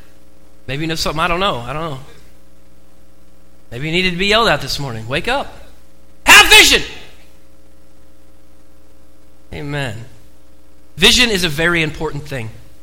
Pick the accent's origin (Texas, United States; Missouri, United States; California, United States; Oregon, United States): Oregon, United States; I grew up in Oregon, born and raised.